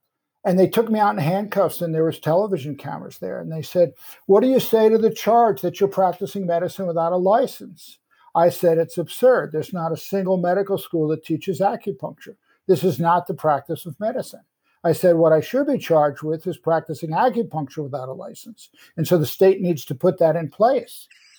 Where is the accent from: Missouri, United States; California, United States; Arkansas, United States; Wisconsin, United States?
Wisconsin, United States; Madison; also born or lived in Chicago; I was from Madison, Wisconsin, but I did my studies in Chicago.